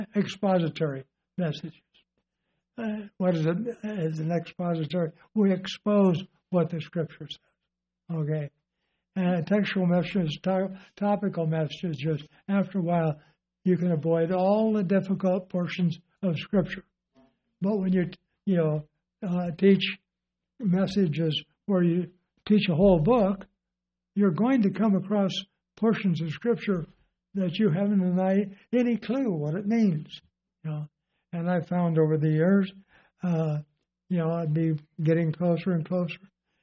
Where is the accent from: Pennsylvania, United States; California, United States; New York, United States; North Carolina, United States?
California, United States; Compton; I grew up in Compton, California. The Pacific Electric tracks went right past our house.